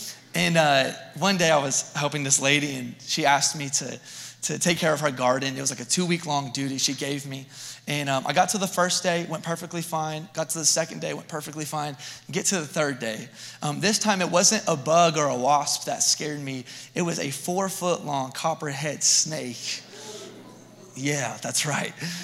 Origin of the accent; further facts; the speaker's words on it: Texas, United States; And just to remind you, I'm from Texas. So if it's 60 degrees, it's like we've got two jackets on. It's really cold. Our summers, no kidding, can reach 110, 120.